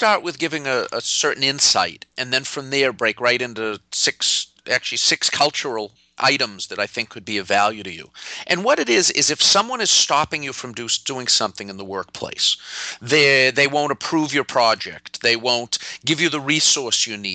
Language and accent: English; Massachusetts, United States; I'm from Massachusetts.